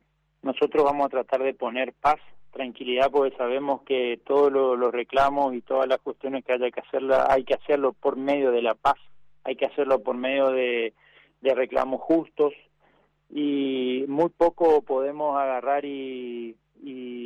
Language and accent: Spanish; Argentina